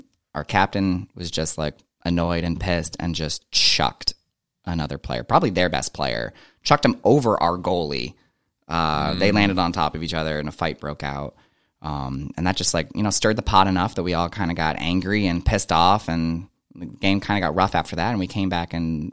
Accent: Connecticut, United States; So again, I'm from Connecticut.

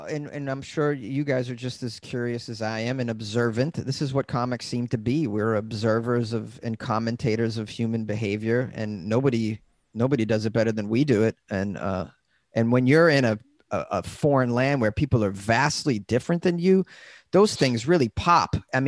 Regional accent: Boston, Massachusetts, United States; but he's a New Englander like me. I'm from Massachusetts.

